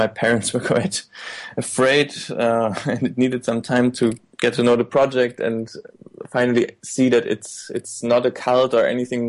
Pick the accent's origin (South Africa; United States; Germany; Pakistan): Germany; eastern Germany; And I was in my hometown in Eastern Germany where I grew up.